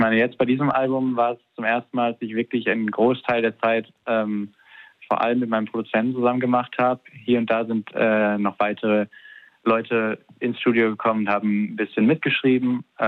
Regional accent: Zurich, Switzerland; now in Hamburg, Germany; Ich bin in der Schweiz aufgewachsen.

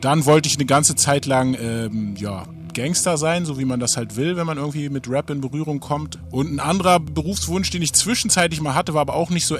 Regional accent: Berlin, Germany; ich bin ein Berliner Rapper, aufgewachsen in Morbid, Nachbarbezirk von Wedding.

